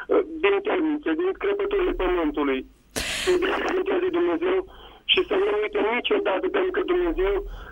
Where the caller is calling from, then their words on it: Botoșani, Botoșani County, Romania; din Botoșani.